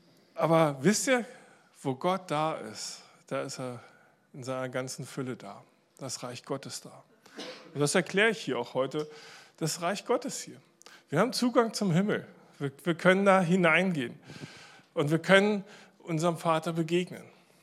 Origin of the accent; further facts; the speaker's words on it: Berlin, Germany; Und jetzt komme ich hier aus Berlin